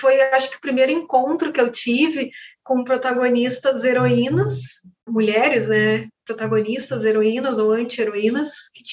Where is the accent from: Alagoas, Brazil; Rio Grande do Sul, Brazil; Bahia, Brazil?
Rio Grande do Sul, Brazil; Três Passos; E eu venho de uma cidade muito pequena, que se chama Três Passos. Eu nasci em Tenente Portela, mas me criei em Três Passos. É uma do lado da outra. todas ali na fronteira da Argentina, né?